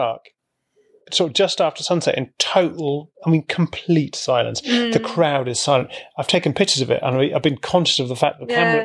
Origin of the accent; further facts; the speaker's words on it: United Kingdom; I'm not a religious person, and I come from Britain, which is a Protestant place